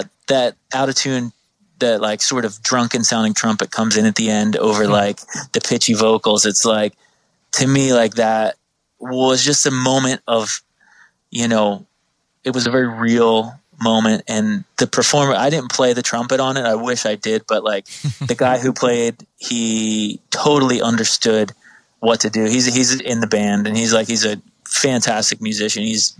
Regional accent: New Jersey, United States; I'm from South Jersey.

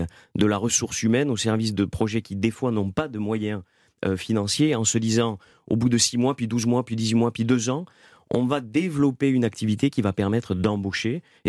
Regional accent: Occitanie, France; Et chez moi, en Occitanie, particulièrement dans le plus beau département de France, le Gers.

